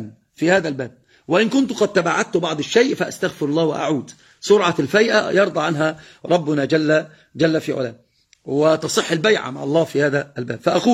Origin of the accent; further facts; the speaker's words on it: Egypt; والحالة الثانية عندنا في مصر